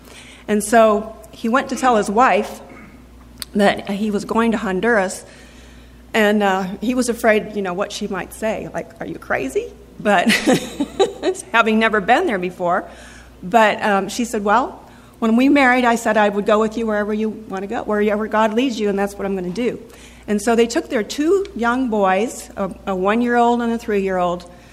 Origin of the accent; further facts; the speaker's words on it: Kenya; moved away as an adult; they ended up in Kenya, East Africa. And I was 2 years old at that time. And so I grew up in Kenya. My mom and dad were missionaries there for 42 years.